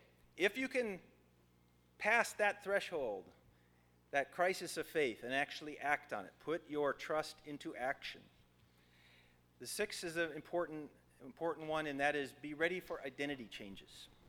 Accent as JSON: {"language": "English", "region": "Minnesota", "country": "United States", "said": "I'm from Minnesota originally and from here, and I don't like the climate of Texas and so on."}